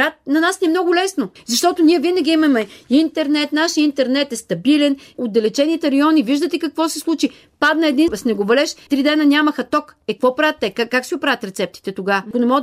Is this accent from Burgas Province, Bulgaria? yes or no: no; Petrich, Blagoevgrad Province, Bulgaria; Аз съм от Петрич.